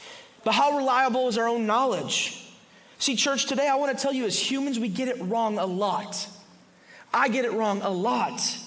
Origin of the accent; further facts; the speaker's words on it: Wisconsin, United States; I'm from Wisconsin, but I'm Italian, and I hate the cold.